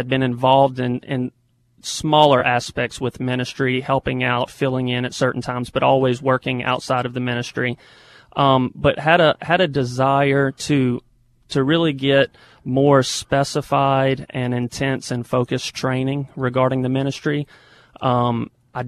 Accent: Louisiana, United States; moved away as an adult; also born or lived in New York; Well, we're both originally from Louisiana. We had made one move prior to here.

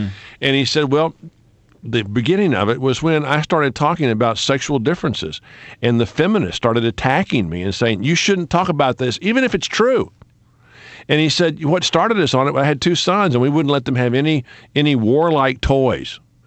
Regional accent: Texas, United States; I grew up in Texas. You know, everybody's got a gun in Texas.

